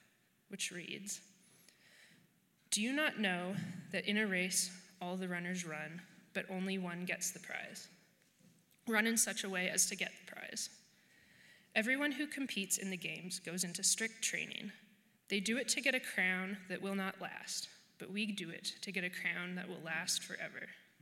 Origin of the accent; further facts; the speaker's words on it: Winnipeg, Manitoba, Canada; born there; I was born in Winnipeg into a loving Christian family